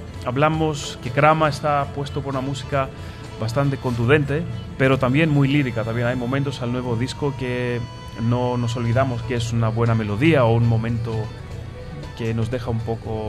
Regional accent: Athens, Attica, Greece; Spanish is a second language; Sí, sí, soy de Atenas y del mismo centro.

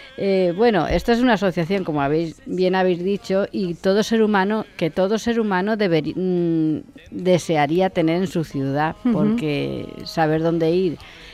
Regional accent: Valencian Community, Spain; aparte de como que me llega como ciudadana valenciana

